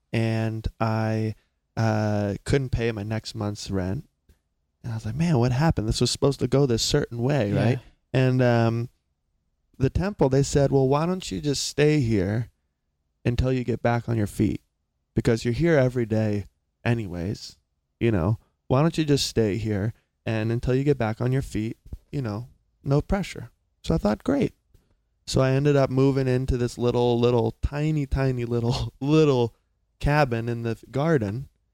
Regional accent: South Carolina, United States; I'm from South Carolina. Okay. I'm from a small, small town in South Carolina.

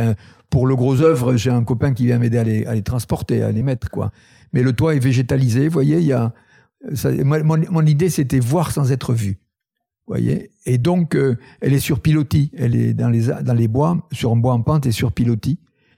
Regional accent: Occitanie, France; born there; Vous voyez, je suis né dans le Tarn, qui est un département extrêmement agricole, quoi

